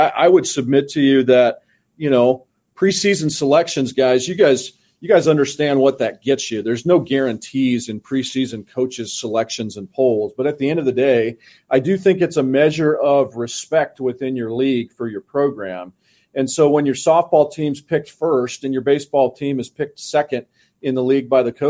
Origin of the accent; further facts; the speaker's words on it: Kansas, United States; You know, growing up in Kansas, but not in Wichita